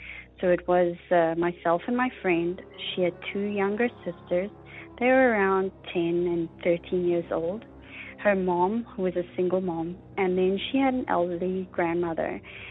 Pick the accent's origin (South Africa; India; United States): South Africa; now in Canada; I grew up in South Africa